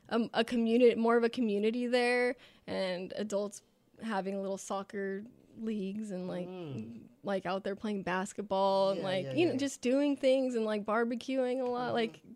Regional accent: Bakersfield, California, United States; also born or lived in New York / Los Angeles; I'm from Bakersfield, but I have a place in New York, but I've been back and forth more.

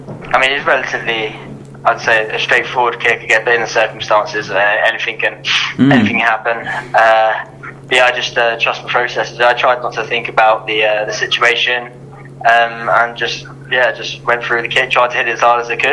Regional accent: Ashford, South East England, United Kingdom; I grew up down in Ashford, so not too far from Twickenham.

